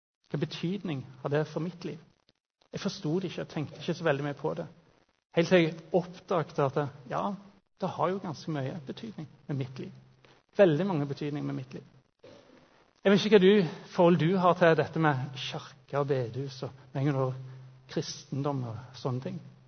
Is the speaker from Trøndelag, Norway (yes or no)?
no; Jørpeland, Rogaland, Norway; For å si sånn, en gang i forrige årtusen så vokste jeg opp på Jørpeland.